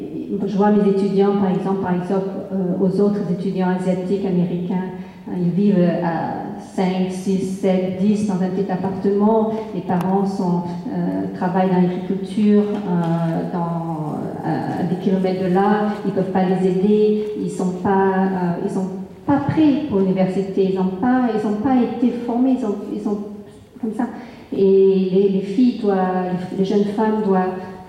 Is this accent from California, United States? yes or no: yes; San Francisco, California, United States; je viens de San Francisco et j'enseigne justement un peu sur ce sujet.